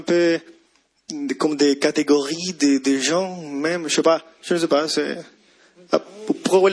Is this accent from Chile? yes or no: yes; Chile; French is a second language; je viens de Chili. Oui, c'est pour ça que je parle français un peu bizarre.